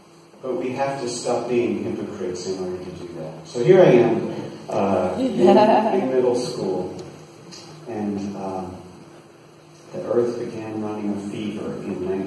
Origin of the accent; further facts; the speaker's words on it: Houston, Texas, United States; I grew up in Houston, Texas. There are no mountains anywhere near Houston, Texas.